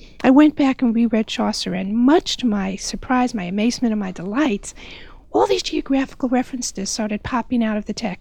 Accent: New York, United States; Growing up in New York using that library, I never knew this map room existed.

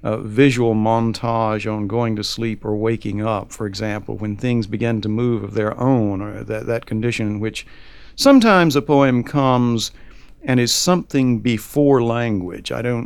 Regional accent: Southern United States, United States; But of course, I'm an American. I'm a Southern American

